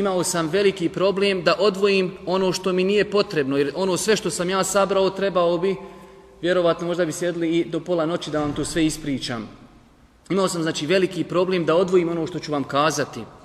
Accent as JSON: {"language": "Bosnian", "country": "Bosnia & Herzegovina", "tie": "born or raised there", "said": "jer ja sam čovjek Bosanac, rođen sam u Bosni, živio sam u Bosni, otišao sam na studije, pa sam se vratio ovdje."}